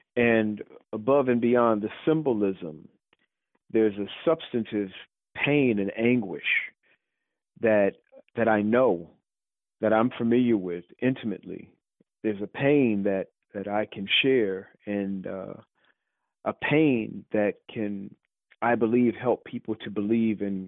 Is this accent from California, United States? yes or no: no; Chicago, Illinois, United States; I'm originally from Chicago